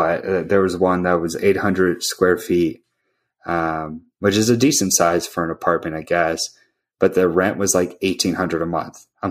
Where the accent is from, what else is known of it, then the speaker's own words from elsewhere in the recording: Anchorage, Alaska, United States; Anchorage, Alaska is my hometown.